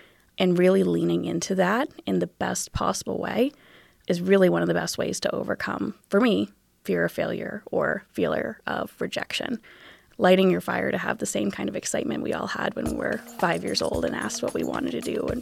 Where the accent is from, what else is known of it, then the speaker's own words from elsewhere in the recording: New England, United States; I'm from New England originally, and they play field hockey out there.